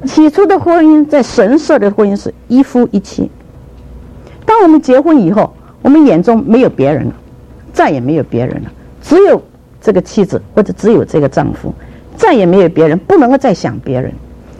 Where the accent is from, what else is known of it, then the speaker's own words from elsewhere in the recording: China; 不像我们中国人啊，我们中国出版商。